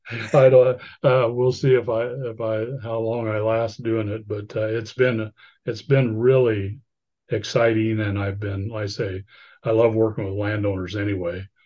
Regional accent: Oregon, United States; Well, I was raised in Eastern Oregon, in a small town in Eastern Oregon. We didn't have oaks there.

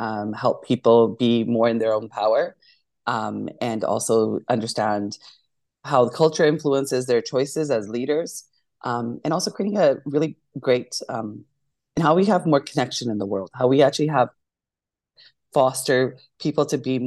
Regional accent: Canada; it means loves from the heart. My family, I was born and raised in Canada.

